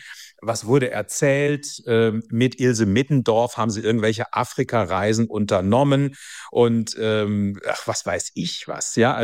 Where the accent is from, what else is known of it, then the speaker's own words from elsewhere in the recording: Bochum, North Rhine-Westphalia, Germany; born there; Horst Koblenzer, gebürtiger Bochumer wie ich übrigens.